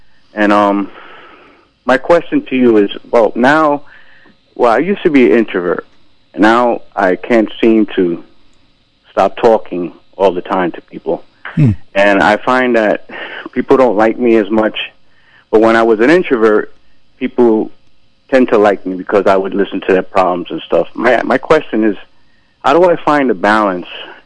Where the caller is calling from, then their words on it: Brooklyn, New York, United States; from Brooklyn.